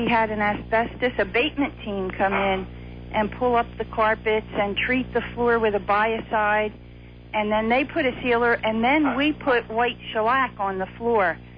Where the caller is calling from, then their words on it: Hamilton Square, New Jersey, United States; from Hamilton Square, New Jersey.